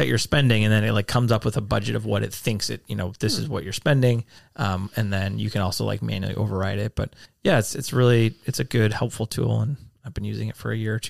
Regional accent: Midwest, United States; I was like, oh, yeah, I definitely identify that as a Midwesterner.

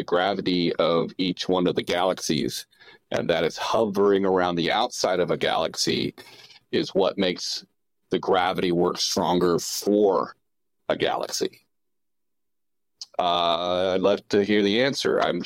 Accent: Indiana, United States; now in London, United Kingdom; Yes, I'm from the States, Indiana, to be precise.

